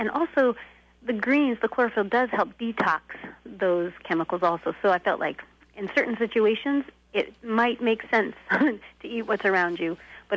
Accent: Colorado, United States; now in Vermont, United States; I'm from Colorado, but we also have deep winters of snow and we're similar in the seasons of when things grow.

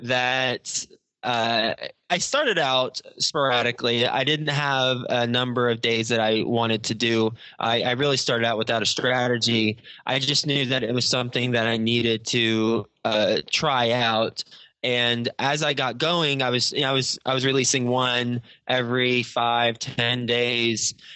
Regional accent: Texas, United States; moved away as an adult; now in New York City, United States; I'm from Texas, and I graduated in 2005 from Texas Tech University. I moved straight from Texas to New York City

